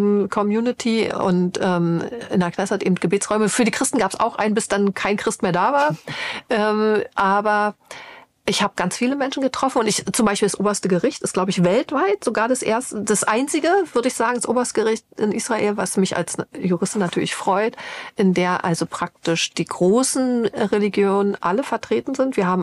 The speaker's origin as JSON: {"language": "German", "region": "East Germany", "country": "Germany", "said": "denn ich komme ja aus Osteuropa, ich bin ja DDR-Bürgerin. Ich könnte in Tel Aviv auch mit Russisch durchkommen."}